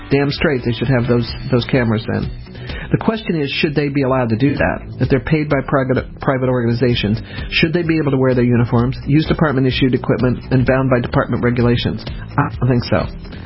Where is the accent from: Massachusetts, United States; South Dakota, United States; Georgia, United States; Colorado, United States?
Colorado, United States; Denver; it's where I went to elementary school. For most of my elementary school and junior high school and high school is in Denver.